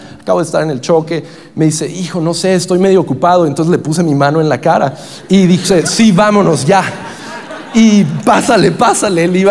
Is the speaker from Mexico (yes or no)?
yes; Ciudad Juárez, Chihuahua, Mexico; porque soy de Juárez, allá se come eso.